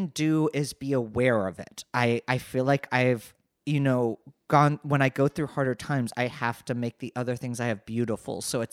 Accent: Wheeling, West Virginia, United States; And I'm from Wheeling, West Virginia. So I get it.

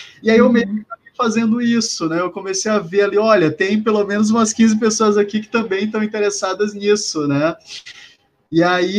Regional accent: São Luís, Maranhão, Brazil; eu venho de São Luís, do Maranhão, e lá a gente não tinha cursos nessa área, né?

